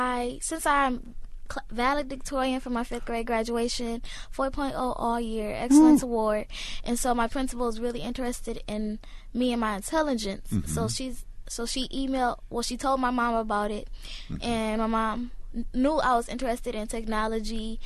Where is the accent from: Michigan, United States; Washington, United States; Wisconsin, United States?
Michigan, United States; Southfield; No, I'm from Southfield